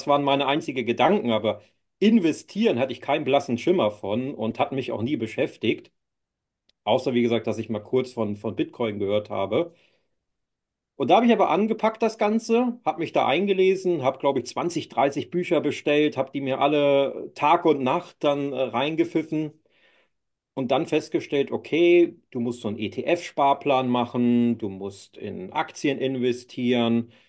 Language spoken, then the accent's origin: German; Northern Germany, Germany; born there; Komme gebürtig aus Norddeutschland, habe dort eine ganz normale Ausbildung gemacht zum Einzelhandelskaufmann bei Edeka.